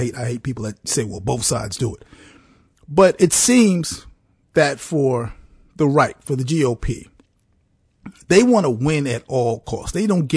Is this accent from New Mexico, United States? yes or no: no; New York, United States; I grew up in New York and rooted for the Dallas Cowboys.